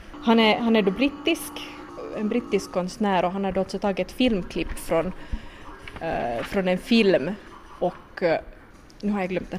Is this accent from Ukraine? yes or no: no; Finland; så vi är alltså finländare